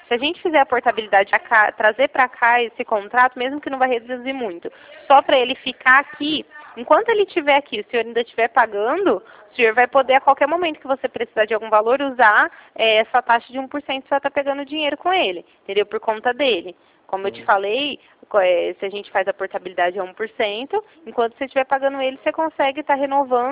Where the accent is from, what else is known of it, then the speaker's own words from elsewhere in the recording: Ribeirão Preto, São Paulo, Brazil; eu sou de Ribeirão Preto, estado de São Paulo.